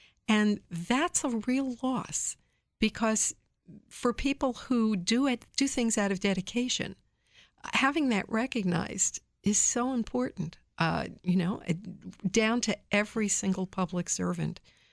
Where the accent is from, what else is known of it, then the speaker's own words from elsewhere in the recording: New York City, New York, United States; I worked for one of the largest cities in the world, New York, my hometown.